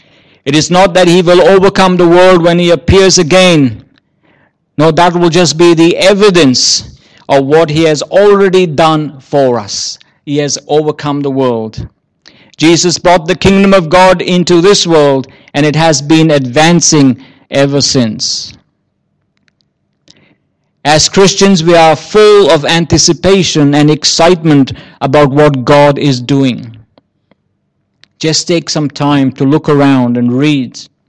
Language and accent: English; India; growing up in India, you don't have social security.